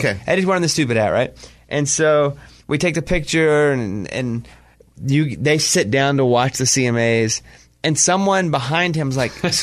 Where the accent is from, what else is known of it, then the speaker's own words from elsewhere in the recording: Arkansas, United States; Yeah, I am from Arkansas.